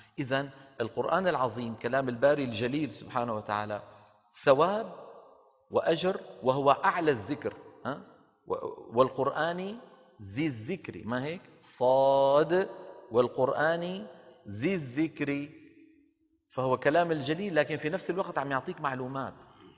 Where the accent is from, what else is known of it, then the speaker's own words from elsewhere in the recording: Damascus, Damascus Governorate, Syria; وعندنا في دمشق